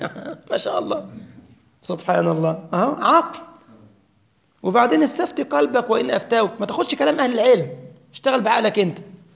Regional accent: Egypt; now in Germany; قلت له لا ده اسمه عندنا في مصر سمك، انما الحوت يا حاجه تانية.

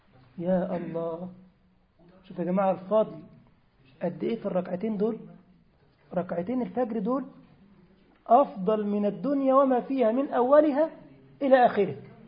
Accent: Egypt; طبيب هو عندنا في مصر،

